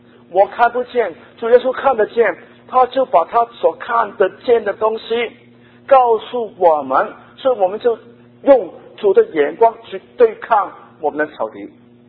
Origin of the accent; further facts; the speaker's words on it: Guangdong, China; 我们广东人说啊，一个很有精神的人是鬼打一样